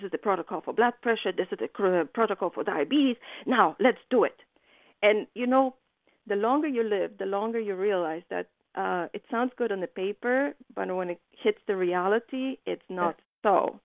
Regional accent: Poland; English is a second language; I think that what helped me is my being very naive when I was coming from Poland.

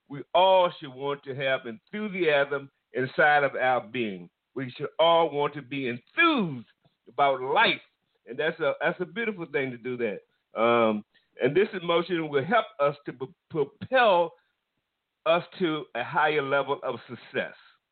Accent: East Coast, United States; I'm from the East Coast, so I'm really appreciating this a lot.

